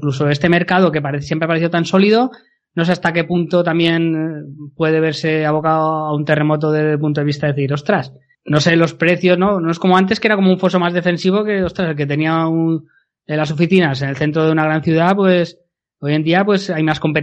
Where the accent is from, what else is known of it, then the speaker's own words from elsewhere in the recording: Castellón, Valencian Community, Spain; yo soy de Castellón